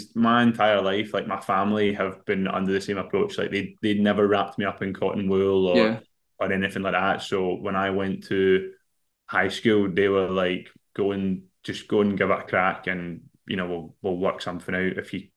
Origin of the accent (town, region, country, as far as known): Scotland, United Kingdom